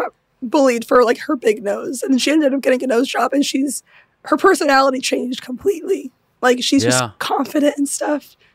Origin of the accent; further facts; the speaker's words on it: California, United States; I didn't grow up in L.A., but I grew up in SoCal.